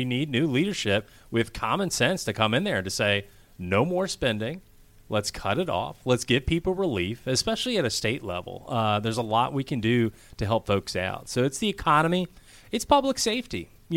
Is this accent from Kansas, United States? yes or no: yes; Kansas, United States; also born or lived in Philadelphia; I grew up actually in Kansas, of all places.